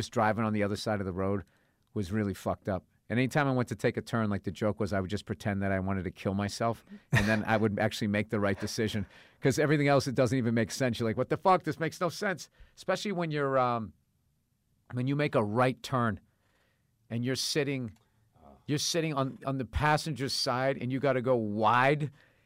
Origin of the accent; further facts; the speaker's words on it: United States; as an American, to actually go there